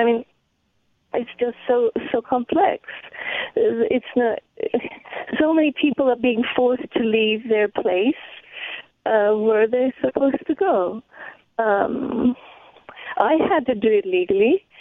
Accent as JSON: {"language": "English", "region": "London", "country": "United Kingdom", "tie": "born there", "moved": "yes", "said": "So I left. I was born in an industrial slum in London, and I left there when I was"}